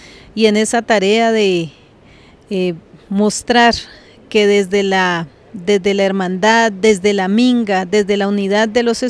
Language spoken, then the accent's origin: Spanish; Cauca, Colombia; vengo del norte del Cauca, en Colombia. Hago parte del pueblo Nasa.